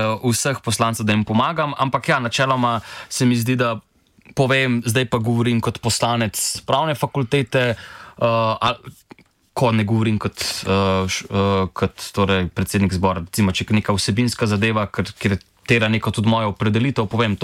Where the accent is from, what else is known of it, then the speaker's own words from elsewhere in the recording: Škofja Loka, Upper Carniola, Slovenia; kaj prihajam iz Škofje Loke, zato ker je glih 25 km, ne 26